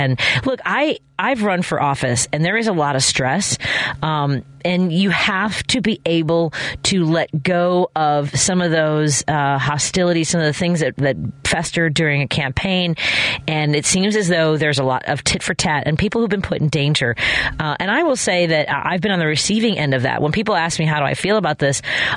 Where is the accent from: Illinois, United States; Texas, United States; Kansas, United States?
Illinois, United States; Chicago; I grew up in Norwood Park